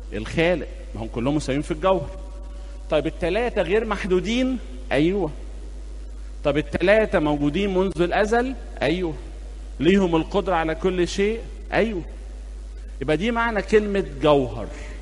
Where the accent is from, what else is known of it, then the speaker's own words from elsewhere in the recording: Egypt; ولما ابتدت تطبع عندنا في مصر